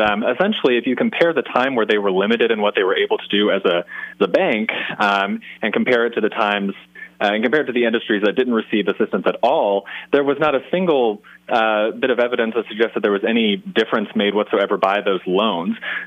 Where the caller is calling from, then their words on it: Virginia, United States; I'm calling in from Virginia today, just outside of D.C.